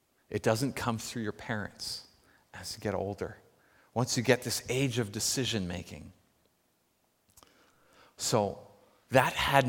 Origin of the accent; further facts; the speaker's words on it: Nanaimo, British Columbia, Canada; the ship that was docked in Nanaimo in my hometown